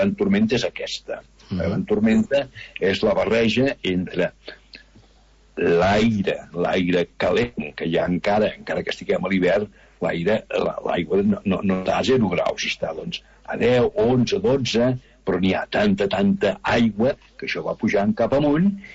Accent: Arenys de Mar, Catalonia, Spain; soc d'Arenys i creiem que des del port d'Arenys

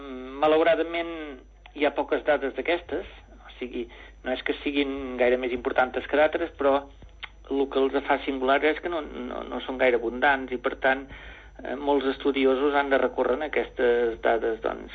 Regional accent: L'Estartit, Catalonia, Spain; born there; vaig néixer a l'Estartit i, i ja dic que a la meva família, doncs, els meus pares i avis eren pescadors

